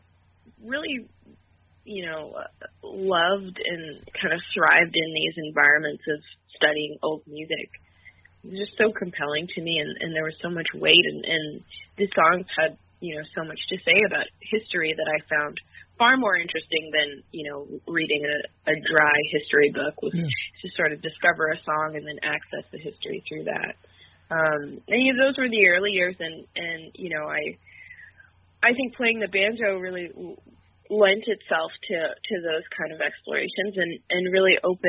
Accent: Montreal, Quebec, Canada; So I'm originally from Montreal, Quebec.

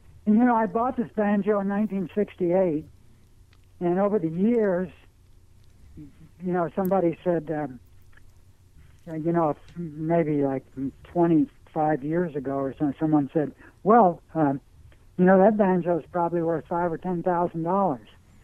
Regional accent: Kentucky, United States; And even though I'm from Kentucky, I didn't know about

